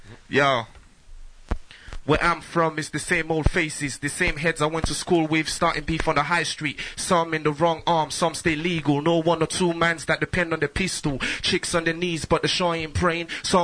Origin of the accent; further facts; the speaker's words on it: Tottenham, London, United Kingdom; he thinks because I'm from Tottenham, I should support